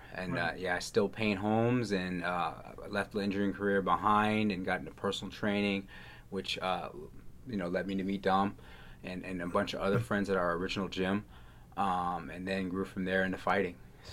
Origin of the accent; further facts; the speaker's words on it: Bitburg, Rhineland-Palatinate, Germany; also born or lived in Virginia; now in United States; Yes, I'm originally from Bitburg, Germany.